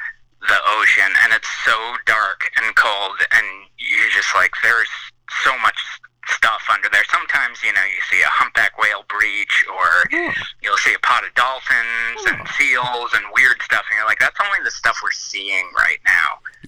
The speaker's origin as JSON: {"language": "English", "town": "Cape Cod", "region": "Massachusetts", "country": "United States", "tie": "born or raised there", "also_born_or_lived": "New Hampshire / Maine", "said": "I was born in New Hampshire, lived in Maine until I was like 3 or 4 when my parents split, and then I moved to Cape Cod where my mother grew up."}